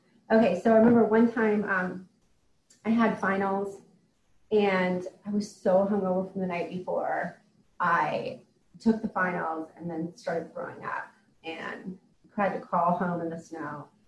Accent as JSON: {"language": "English", "region": "Minnesota", "country": "United States", "tie": "born or raised there", "said": "I grew up in Minnesota and started drinking when I was a teenager."}